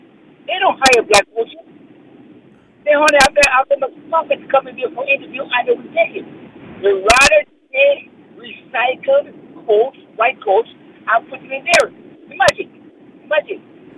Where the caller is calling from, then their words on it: Toronto, Ontario, Canada; Okay, I'm calling from Toronto.